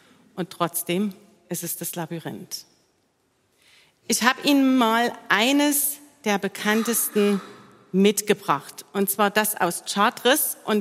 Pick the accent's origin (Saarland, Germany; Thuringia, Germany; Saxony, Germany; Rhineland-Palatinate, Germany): Saxony, Germany; Mein kleinen Akzent, der verrät, wo ich aufgewachsen bin. Und zwar im Erzgebirge.